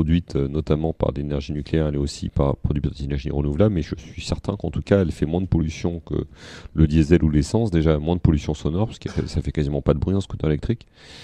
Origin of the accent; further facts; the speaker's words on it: Paris, Île-de-France, France; born there; Moi je suis né à Paris, donc j'ai pas eu la chance de monter à Paris